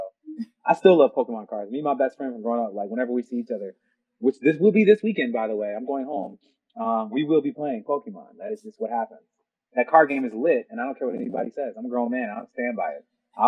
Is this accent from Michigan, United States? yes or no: yes; Grand Blanc, Michigan, United States; But yes, I am from Grand Blanc. And it was cool, man. I like Grand Blanc. I tell people that it was like a utopia of sorts. I think I was very privileged growing up.